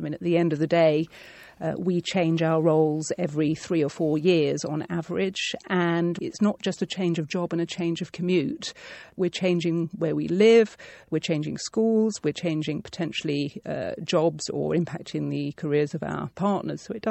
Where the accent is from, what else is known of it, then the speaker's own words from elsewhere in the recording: South East England, United Kingdom; accent: home counties; I know I sound very home counties and I was brought up in Buckinghamshire